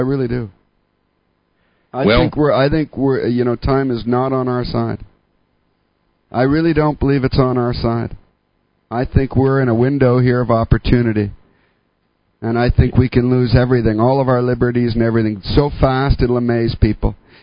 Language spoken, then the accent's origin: English; Canada; now in United States; To be here in America and to see this going on when I emigrated from Canada here.